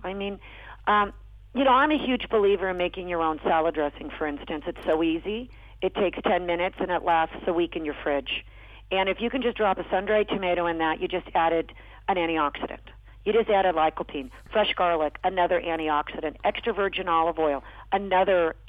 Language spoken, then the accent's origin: English; Sonoma, California, United States; when we grew up in Sonoma, Sundays, obviously, was a time.